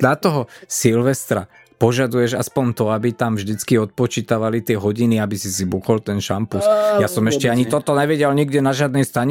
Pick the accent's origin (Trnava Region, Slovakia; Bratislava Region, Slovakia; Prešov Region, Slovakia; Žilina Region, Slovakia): Bratislava Region, Slovakia; Bratislava; Dneska napríklad ja pochádzam z Bratislavy